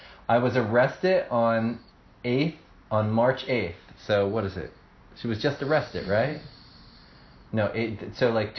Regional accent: India; moved away as an adult; now in United States; I come from India on fiance visa.

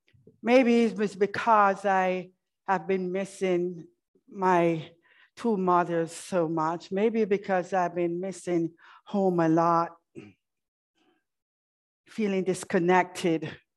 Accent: Jamaica; moved away as an adult; our church life as we grew up with in Jamaica. I've been in this country for 43 years

